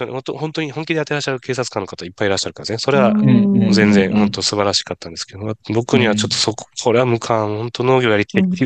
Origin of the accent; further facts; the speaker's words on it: Fukuoka, Japan; 福岡出身で開業医の後継ぎ辞めて